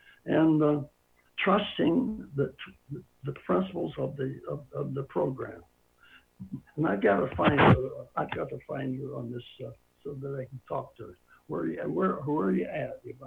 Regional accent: Sun City, California, United States; I'm from Sun City, California, southern part of California.

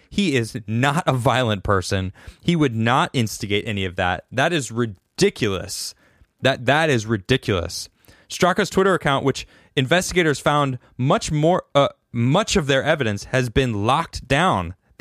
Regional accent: United States; I'm no longer a Democrat. To be honest, I'm not a Republican. I'm just an American.

